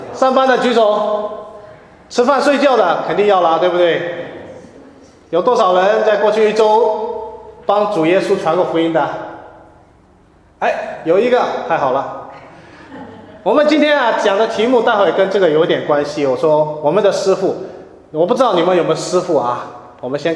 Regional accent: Hong Kong; 哎，我是香港来的，对吧？

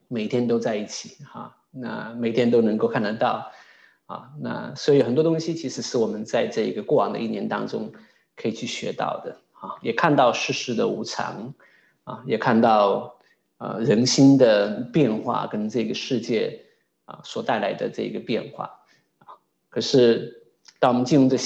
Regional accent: China; 我们中国人很喜欢用善这个词的

